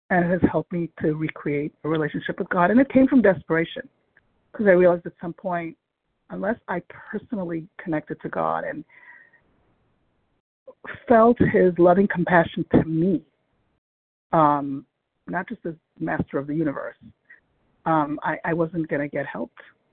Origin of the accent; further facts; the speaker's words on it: Brooklyn, New York, United States; I'm from Brooklyn.